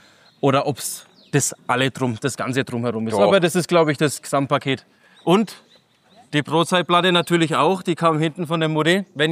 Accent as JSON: {"language": "German", "town": "Bamberg", "region": "Bavaria", "country": "Germany", "tie": "born or raised there", "said": "ich bin aufgewachsen in der Wunderburg. Ne? Und ich bin von der Burg auf die Burg."}